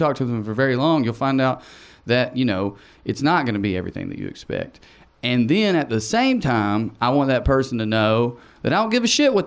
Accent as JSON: {"language": "English", "region": "the South", "country": "United States", "said": "oh, my God, I'm from the South, and they nailed it."}